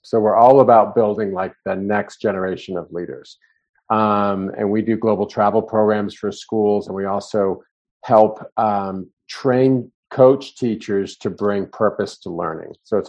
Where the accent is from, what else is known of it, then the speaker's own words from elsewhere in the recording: Virginia, United States; I went home and I went to my hometown in Northern Virginia.